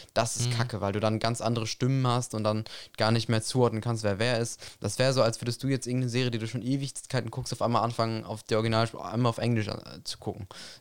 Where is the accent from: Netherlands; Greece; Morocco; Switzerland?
Netherlands; ich bin ja auch Holländer, Niederländer, wie man es nennen möchte